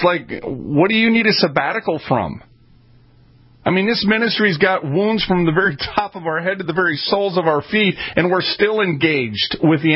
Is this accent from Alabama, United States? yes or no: no; Minneapolis, Minnesota, United States; I'm from North Minneapolis. I get it, right? You know, it's interesting. I was kind of raised up in the hood in North Minneapolis.